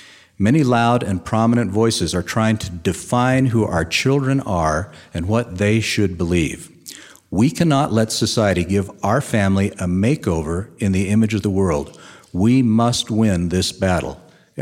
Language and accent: English; Arizona, United States; That's an image that I grew up in Arizona. When I look at the lakes in Arizona, I don't see a lot of green grass around the lakes.